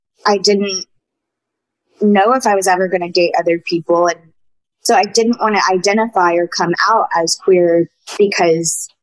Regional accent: the South, United States; we grew up in the South

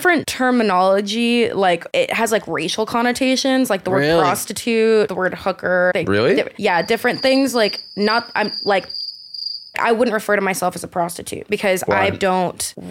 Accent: Austin, Texas, United States; No, I'm from Austin.

